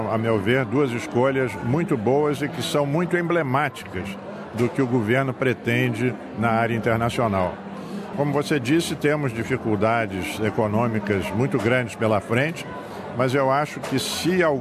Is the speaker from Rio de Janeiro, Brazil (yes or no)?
yes; Rio de Janeiro, Brazil; also born or lived in São Paulo / United States; Eu sou carioca, de Ipanema. Fui criado no Rio de Janeiro, depois de formado passei uns 2 anos e meio em São Paulo, já praticando direito como advogado formado, aí fui para os Estados Unidos